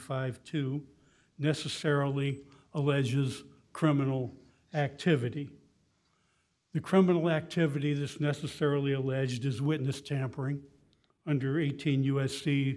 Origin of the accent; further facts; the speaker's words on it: Tallahassee, Florida, United States; May it please the court … from Tallahassee, Florida.